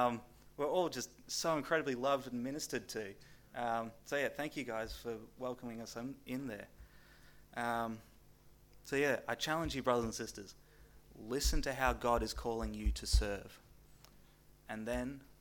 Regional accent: Papua New Guinea; I grew up in Papua New Guinea, and while I was there

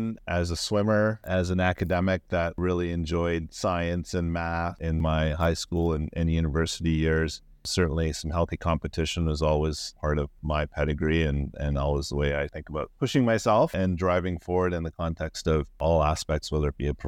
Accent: Canada; certainly interesting growing up in Canada with my father.

